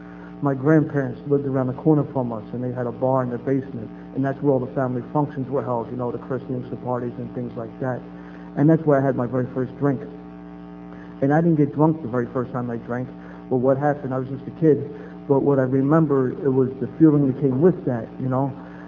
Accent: Philadelphia, Pennsylvania, United States; I am from Philadelphia and not Mississippi. Philadelphia, Pennsylvania, and it's great to be here.

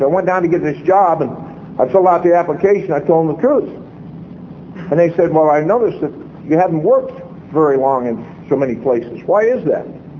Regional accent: California, United States; And he was from the South, and I'm from California.

